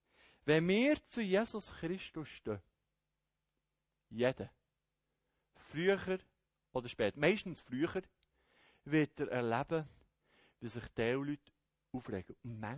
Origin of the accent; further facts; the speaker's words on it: Hemmental, Schaffhausen, Switzerland; Ich komme aus dem Hemmetal, da ist mir der Meinung, du musst mal ein bisschen vorleben.